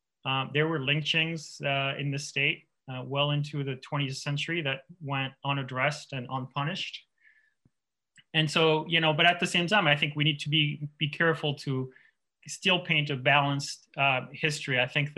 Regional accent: France; I grew up on the Swiss border in France, and my parents are French. Most people in my family for generations were French. And I had a Swiss grandmother, but it would never occur to me to call myself Swiss, even though I grew up like a short stroll from the Swiss border.

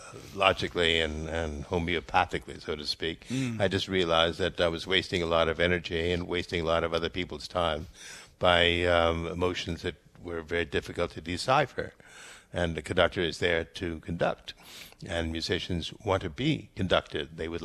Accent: United States; Well, I always say that I'm an American, grew up believing in a free press and let them write what they will.

